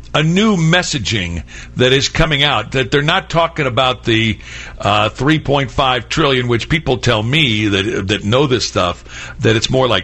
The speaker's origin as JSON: {"language": "English", "town": "Kansas City", "region": "Missouri", "country": "United States", "said": "we always talk about the Chiefs because we're both from Kansas City."}